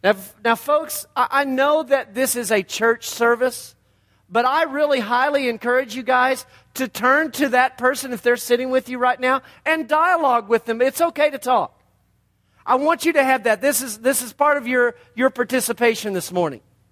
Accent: Amarillo, Texas, United States; We go back a long way with their families because we're from Amarillo as well.

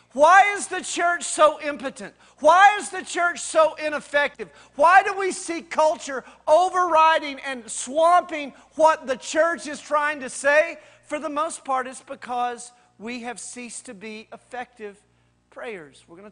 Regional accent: Amarillo, Texas, United States; I mean, growing up in the Baptist church up in Amarillo, we had prayer meeting.

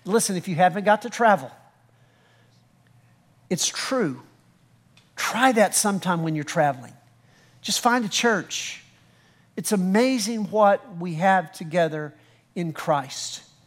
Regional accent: Texas, United States; Well, we're from Texas. We're very, very independent, aren't we? We're from West Texas.

